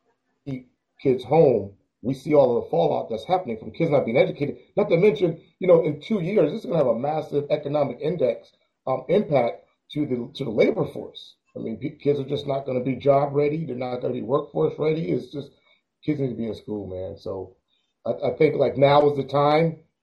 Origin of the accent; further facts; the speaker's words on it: Brooklyn, New York, United States; Yeah, I'm dry snitching. I'm from Brooklyn.